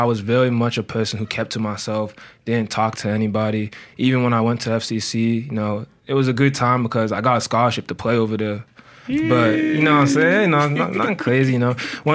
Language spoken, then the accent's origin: English; Frederick, Maryland, United States; like, I grew up in Frederick, and shout out to all my dogs in Frederick, but I'm not going to lie to you, that was not the place for me.